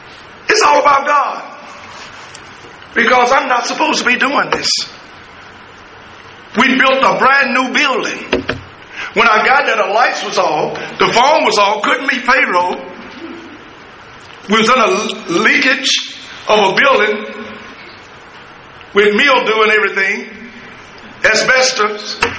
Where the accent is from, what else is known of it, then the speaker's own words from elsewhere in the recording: Tuscaloosa, Alabama, United States; It started in Alabama, and I'm from Alabama, Tuscaloosa, Alabama.